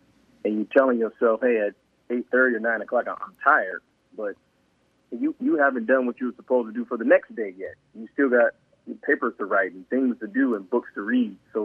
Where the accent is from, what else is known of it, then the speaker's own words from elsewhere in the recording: Detroit, Michigan, United States; toughness is instilled in you early growing up in Detroit playing basketball because the talent pool is so deep.